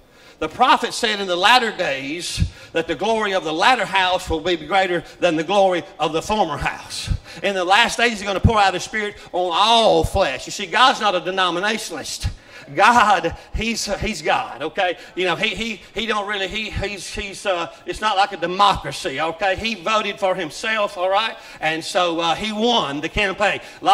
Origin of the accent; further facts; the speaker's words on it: Plattsburgh, Mississippi, United States; from Plattsburgh.